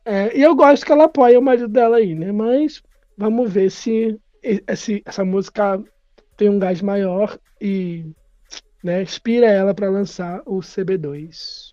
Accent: Rio de Janeiro, Brazil; Nós não pudemos ir porque somos do Rio.

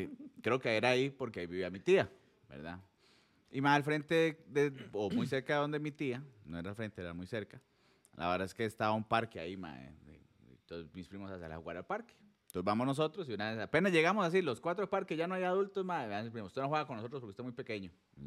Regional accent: Alajuela, Costa Rica; Nosotros somos de Alajuela, madre. Estábamos en Chepe, madre.

